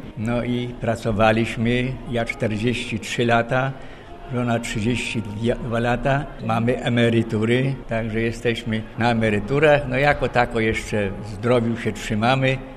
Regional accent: Świętokrzyskie Voivodeship, Poland; Pochodzimy właśnie z województwa świętokrzyskiego. Tam żeśmy wychowywali się do czasów wojny i do skończenia wojny.

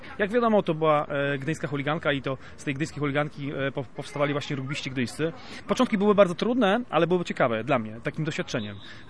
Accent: Gdynia, Pomeranian Voivodeship, Poland; jestem z Gdyni, ale nie miałem w Gdyni klubu, więc jeździłem do Sopotu i tam grałem

